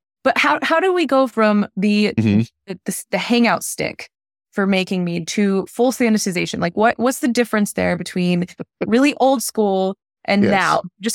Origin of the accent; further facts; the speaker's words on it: East Coast, United States; now in Colorado, United States; I know when I grew up on the East Coast, I had never heard of mead until I moved to Colorado and was in Palisade.